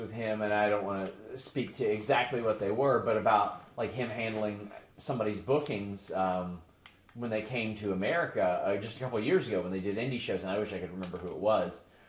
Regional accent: Kentucky, United States; Well, before we went on the air, I was mentioning to you, I'm from Kentucky.

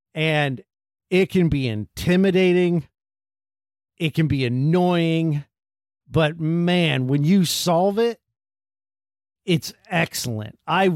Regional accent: United States; Right. We don't know what kilometers are. We're from America.

